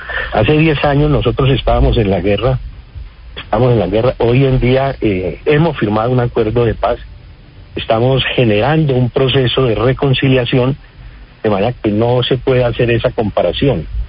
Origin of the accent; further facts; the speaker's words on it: Colombia; A ver, somos ciudadanos colombianos todos.